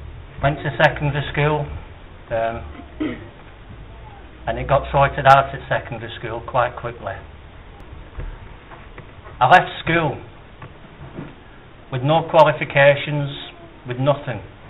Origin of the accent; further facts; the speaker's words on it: Scotland, United Kingdom; born there; I was born in Scotland.